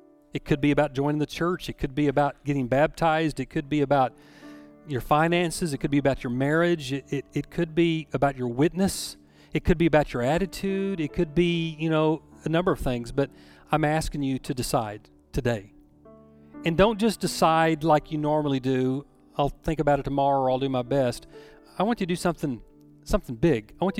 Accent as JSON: {"language": "English", "region": "Oklahoma", "country": "United States", "tie": "born or raised there", "said": "Now, I grew up in Southwest Oklahoma"}